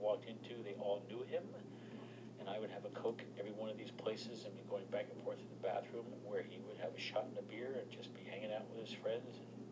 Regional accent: Newark, New Jersey, United States; also born or lived in Edison, New Jersey; I was born in Newark, New Jersey. I grew up in New Jersey.

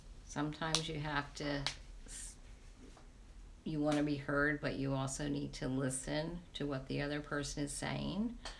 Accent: Princeton Junction, New Jersey, United States; I grew up in Princeton Junction, and I lived on the same street for about 20 years.

